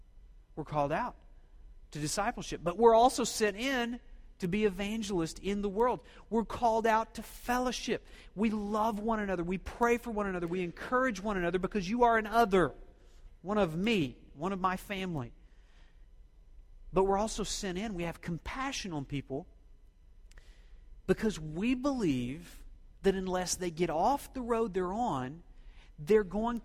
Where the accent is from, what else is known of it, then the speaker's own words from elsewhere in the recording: Oklahoma, United States; we grew up in Oklahoma. We're hicks. Rednecks. We have about a 10-mile geographical radius, and we relate to those people.